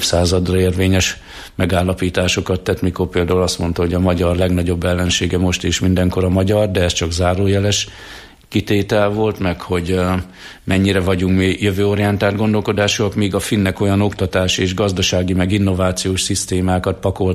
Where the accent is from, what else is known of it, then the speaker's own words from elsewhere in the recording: Hungary; hiszen én azért magyar vagyok. Én magyarul publikálok